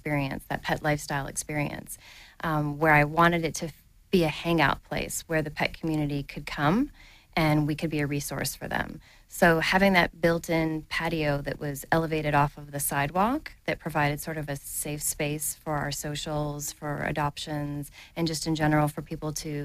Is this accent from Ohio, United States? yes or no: yes; Cleveland, Ohio, United States; moved away as an adult; I moved here from Cleveland, Ohio 17 years ago last month and came to go to school at FITM